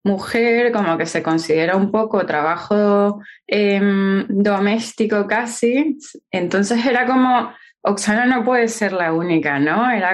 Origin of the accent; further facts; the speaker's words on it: San Antonio de los Altos, Miranda, Venezuela; era de San Antonio de los Altos, que es de donde yo soy, es una ciudad dormitorio cercana a Caracas.